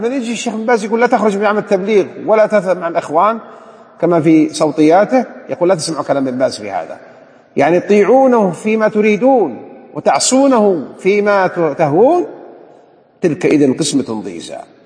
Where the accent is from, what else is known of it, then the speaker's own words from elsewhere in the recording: Jeddah, Makkah Province, Saudi Arabia; ثم نرجع إلى بلادنا جدة